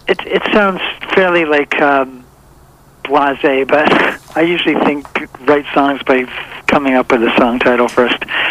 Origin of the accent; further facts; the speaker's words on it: Canada; I'm a Canadian, and this is the way it is.